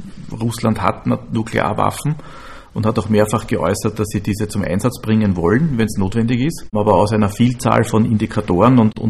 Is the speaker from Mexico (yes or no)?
no; Austria; Und wenn wir uns als Österreicher da eher auf die humanitäre Hilfe und auf eine wirtschaftliche Hilfe bis zu einem möglichen Wiederaufbau das Schwergewicht setzen